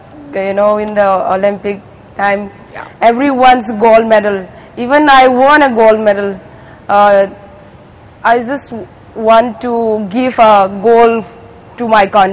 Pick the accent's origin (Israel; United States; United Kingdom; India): India; English is a second language; I'm also Indian. I'm doing this and that.